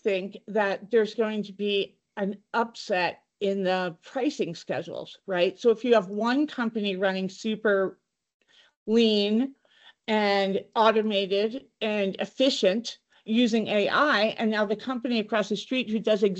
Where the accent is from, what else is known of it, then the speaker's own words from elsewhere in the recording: New Jersey, United States; You know, for me, jokingly, because I'm from New Jersey, it's a lot of people make fun of me about